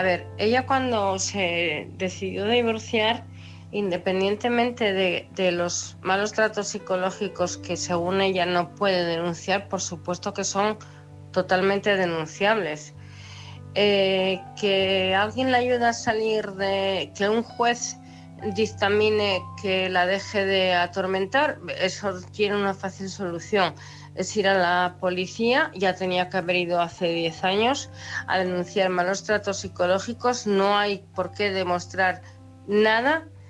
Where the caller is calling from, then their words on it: Oviedo, Asturias, Spain; no sé de qué comunidad autónoma serás, pero yo te hablo de Asturias.